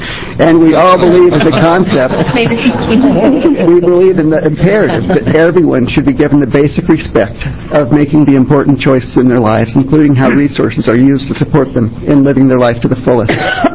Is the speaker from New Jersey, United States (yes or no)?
no; Portland, Oregon, United States; I'm from Portland.